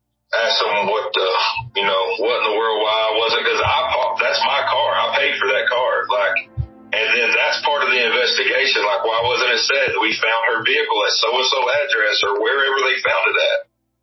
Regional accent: the South, United States; I'm from the South. I'm a very protective person.

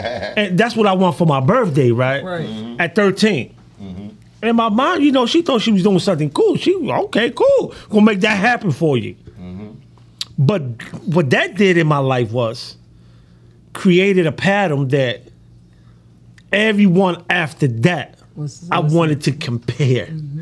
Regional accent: New York City, New York, United States; I grew up in the South Bronx, Hut's Point.

